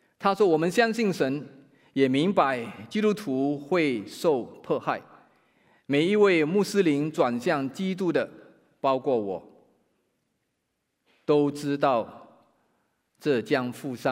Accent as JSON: {"language": "Chinese", "country": "China", "said": "我们中国人都很喜欢金嘛，特别是纯金哈，99%以上的纯金啊。"}